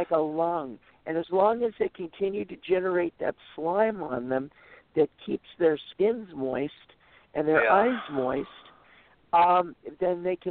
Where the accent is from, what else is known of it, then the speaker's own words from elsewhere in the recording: Scotland, United Kingdom; Anyway, I'm Scottish myself.